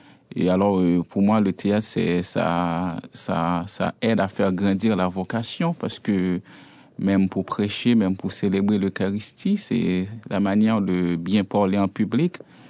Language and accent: French; Croix-des-Bouquets, Ouest, Haiti; born there; Oui, je suis né à la Croix-des-Bouquets. Mm-hmm. C'est à l'ouest d'Haïti. C'est environ 30 minutes de la capitale d'Haïti, qui est Port-au-Prince.